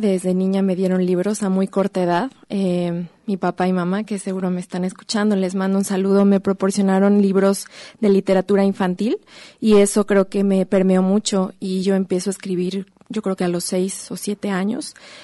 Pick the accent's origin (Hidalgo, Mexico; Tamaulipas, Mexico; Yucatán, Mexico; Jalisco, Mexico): Jalisco, Mexico; Guadalajara; now in Mexico City, Mexico; yo soy tapatía de origen, aunque ahora estoy viviendo en Ciudad de México